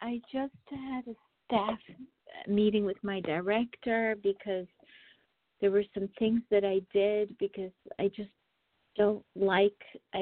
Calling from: New York, United States; I'm calling from New York.

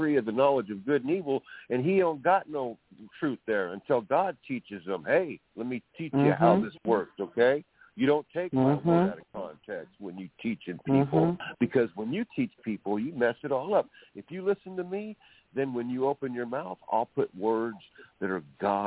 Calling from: California, United States; This is California right here, West Coast.

